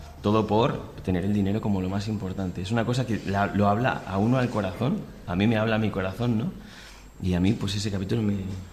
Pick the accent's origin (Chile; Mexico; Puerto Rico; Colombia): Chile; now in Spain; como extranjeros, que nosotros somos de Chile